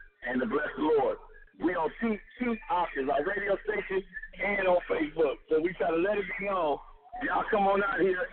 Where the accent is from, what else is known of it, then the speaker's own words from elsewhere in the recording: Compton, California, United States; I came from Compton, so you can come too.